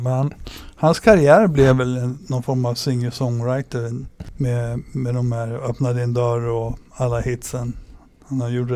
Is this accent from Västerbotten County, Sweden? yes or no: yes; Umeå, Västerbotten County, Sweden; now in Stockholm, Sweden; Om man då betänker att jag kom från Umeå till Stockholm får se nu 78 eller 79